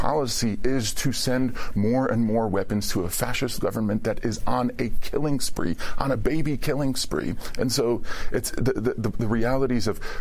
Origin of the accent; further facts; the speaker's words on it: United States; And so I'm an American. I feel like I have a specific responsibility in the world.